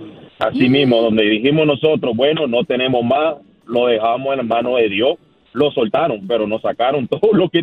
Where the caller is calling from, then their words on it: New York, United States; de Long Island.